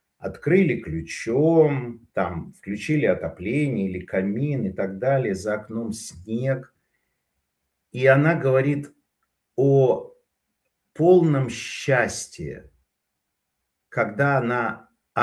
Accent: Perm, Perm Krai, Russia; moved away as an adult; я сам из России. Я прожил там 20 лет и уехал в 2000 году. Сегодня в новостях я увидел, что над Пермью, городом, где я родился

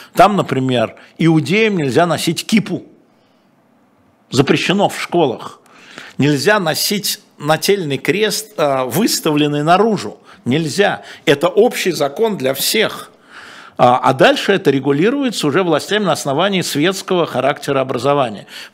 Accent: Moscow, Russia; я живу в пределах МКАДа, верно. Да, я москвич, да.

